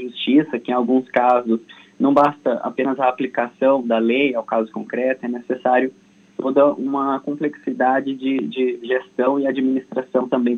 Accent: Cianorte, Paraná, Brazil; eu sou natural aqui do estado do Paraná mesmo, eu sou de Cianorte.

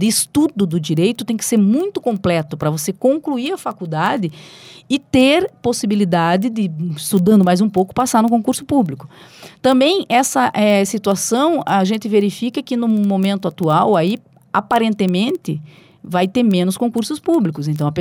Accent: Paraná, Brazil; o nosso olhar como paranaenses é um olhar definido pelas nossas condições de vida e condições que o Estado do Paraná nos proporciona, a nossa cultura, a nossa colonização.

